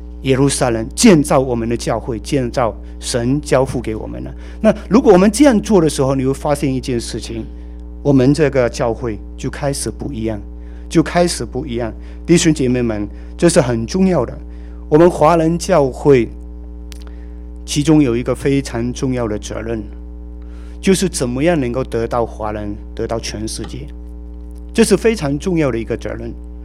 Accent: Fuzhou, Fujian, China; accent: Fuzhou dialect; 我是讲福州话，不过他也讲福州话，他的福州话跟我不大一样

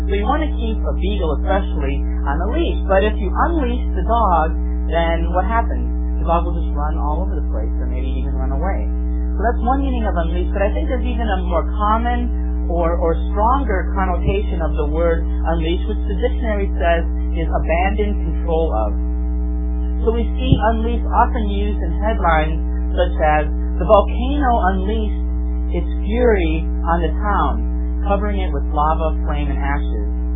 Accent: Milwaukee, Wisconsin, United States; also born or lived in Madison; now in Raleigh, United States; I grew up in Milwaukee, Wisconsin, and grew up there and until college.

